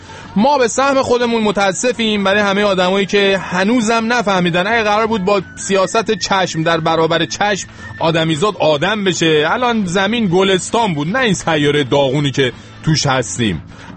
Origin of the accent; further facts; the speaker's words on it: Yazd, Iran; born there; روستای زادگاه من 200 کیلومتر با طبس فاصله داره ولی ما جزی از یزد هستیم